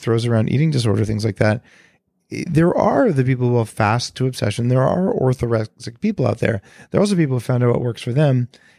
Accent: California, United States; But I know I'm from Silicon Valley.

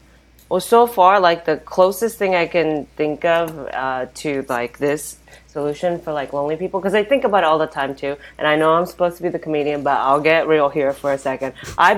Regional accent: Japan; speaking of robots, like, I'm from Japan, where, you know, there's the conversation around loneliness is, like, huge there.

